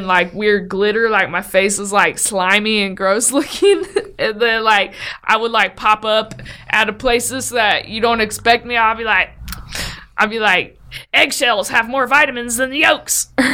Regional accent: Ohio, United States; I got hired to do the gig in Ohio, which was fun. And people from my hometown were at the gig they weren't even expecting to see me.

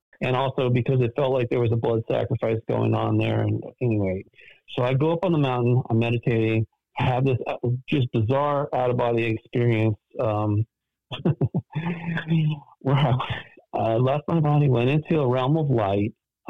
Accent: Malibu, California, United States; Okay, so I grew up in Malibu back in the 60s. It's when I moved there when I was like 2.

